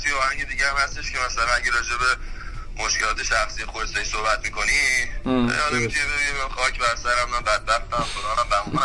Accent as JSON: {"language": "Persian", "country": "Iran", "tie": "born or raised there", "said": "من تو همون مملکت بزرگ شدم و تو همون سنایی که شما بودی منم تو همون کشور بودم"}